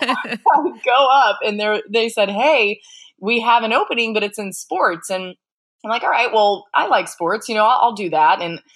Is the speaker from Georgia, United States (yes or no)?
yes; Atlanta, Georgia, United States; I liked sports growing up in Atlanta. I liked the Braves and my brothers would always play.